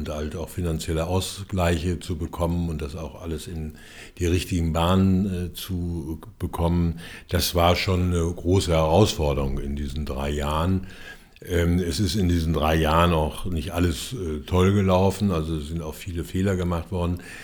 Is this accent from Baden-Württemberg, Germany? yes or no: yes; Baden-Baden, Baden-Württemberg, Germany; Also ich bin in einem Hotel aufgewachsen in Baden-Baden. Mein Vater war Patissier